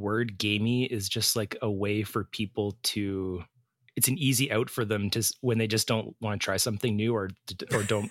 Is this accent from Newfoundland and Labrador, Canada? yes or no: no; Edmonton, Alberta, Canada; We're two chefs from Edmonton, Alberta, Canada.